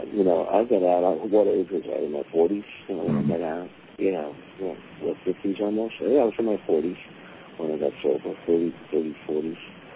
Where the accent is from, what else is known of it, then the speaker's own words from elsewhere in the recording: Brooklyn, New York, United States; And I'm a New York kid. That's right. I'm from Brooklyn.